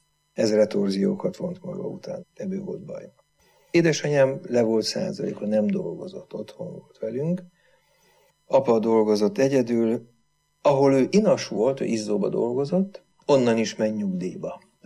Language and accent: Hungarian; Vác, Pest, Hungary; Vácon a Kőkapu általános iskolába jártam. 8 osztály volt ott, ebből 6-an voltunk hittanosak.